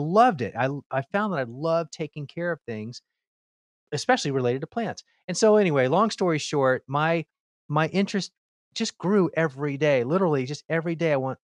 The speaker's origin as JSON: {"language": "English", "town": "Miami", "region": "Florida", "country": "United States", "tie": "born or raised there", "said": "I was the youngest of four boys. I grew up in Miami, Florida."}